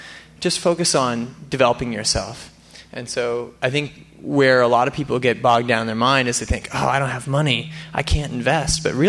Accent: Saint John, New Brunswick, Canada; I'm a Canadian citizen. I'm from St. John, New Brunswick, on the east coast of Canada.

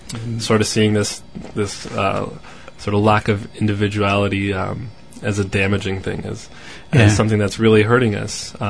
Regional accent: Brantford, Ontario, Canada; But she, you know, we're from small town Ontario. We're from Brantford. How's it going, Brantford?

